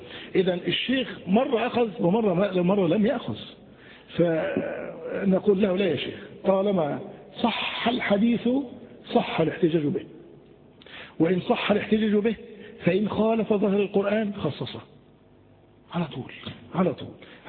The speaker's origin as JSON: {"language": "Arabic", "country": "Egypt", "said": "ليس مشهورا عندنا في مصر"}